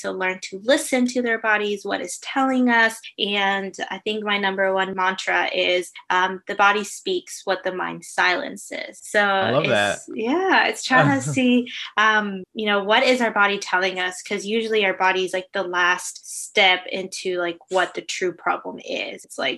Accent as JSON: {"language": "English", "town": "Knoxville", "region": "Tennessee", "country": "United States", "tie": "born or raised there", "also_born_or_lived": "Florida", "lives_now": "Atlanta, United States", "said": "And so I lived in Florida for a couple years, but I would say I grew up in Knoxville, Tennessee. That is home sweet home to me."}